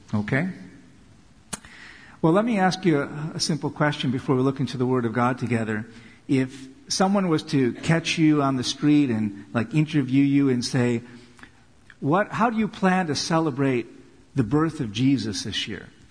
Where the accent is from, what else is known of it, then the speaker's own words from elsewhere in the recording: Buffalo, New York, United States; my hometown of Buffalo